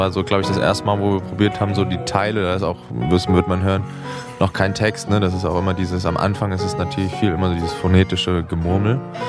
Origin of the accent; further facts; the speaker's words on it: Berlin, Germany; Wir kommen aus Berlin und wir machen Musik